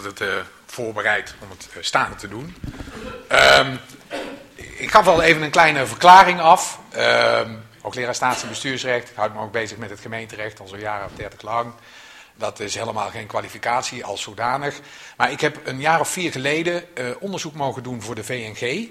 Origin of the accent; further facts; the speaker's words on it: Zundert, North Brabant, Netherlands; niet om nog eens een keer te zeggen dat ik uit Zundert kom.